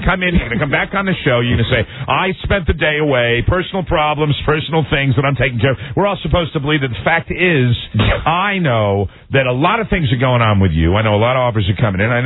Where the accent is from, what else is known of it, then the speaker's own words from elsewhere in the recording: Ireland; I'm Irish, you know